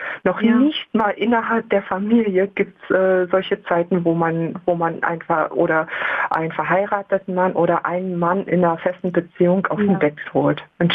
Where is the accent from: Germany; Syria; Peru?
Germany; born there; Ich bin gebürtige Deutsche, bin aber seit 10 Jahren konvertiert, bin mit einem Araber verheiratet.